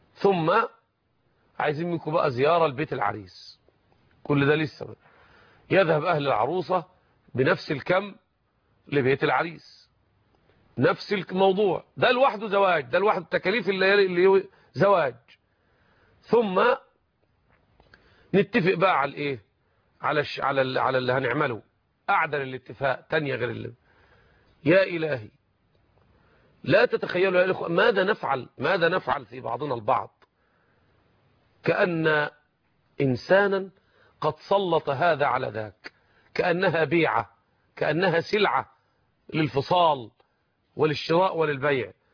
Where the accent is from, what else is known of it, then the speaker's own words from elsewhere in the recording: Egypt; فتحة فلانة دي عندنا في مصر، عشان قد يكون إخواننا في بعض البلاد العربية لا يعرفون يعني إيه